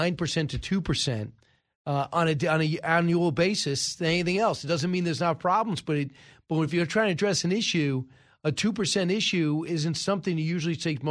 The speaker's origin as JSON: {"language": "English", "region": "New York", "country": "United States", "tie": "born or raised there", "said": "where I grew up on Long Island"}